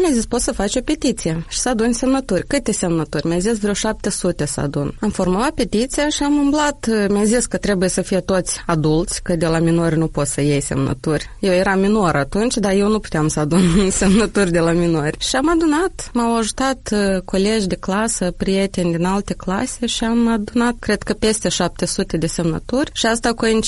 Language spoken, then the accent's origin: Romanian; Moldova; în cazul nostru, a celor care se identifică ca români în Republica Moldova